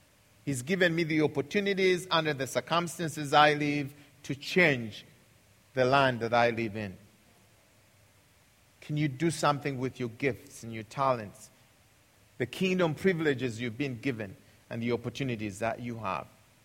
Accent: Uganda; English is a second language; Because I come from Uganda, and Uganda is an agricultural country.

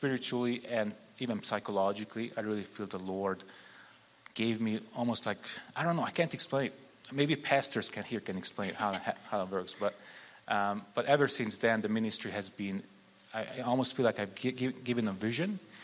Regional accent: Hungary; English is a second language; now in United States; I'm originally Hungarian, born and raised in Hungary. I came over to the States 2010. I had a drastic conversion experience in 2012. Didn't grow up as a Christian.

